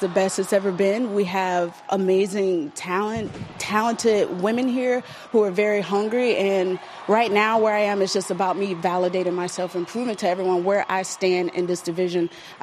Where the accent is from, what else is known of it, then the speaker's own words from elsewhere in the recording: Orlando, Florida, United States; in my hometown, Orlando, Florida.